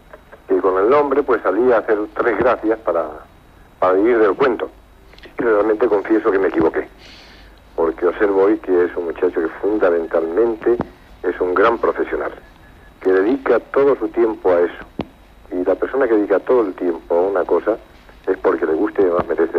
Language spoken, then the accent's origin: Spanish; Spain; Cuando estamos fuera de España, porque nos gusta, tenemos mucho orgullo, una gran soberbia.